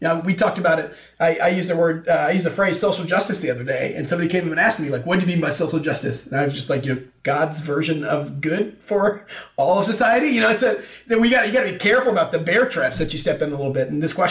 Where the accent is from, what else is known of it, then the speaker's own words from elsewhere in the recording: Texas, United States; So my buddy and I that I grew up with in Texas, who's at college with me, went to this place called Smoke